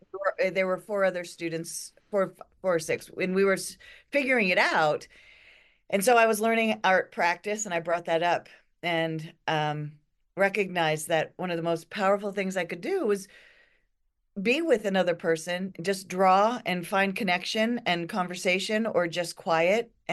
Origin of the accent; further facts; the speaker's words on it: New England, United States; We're from New England.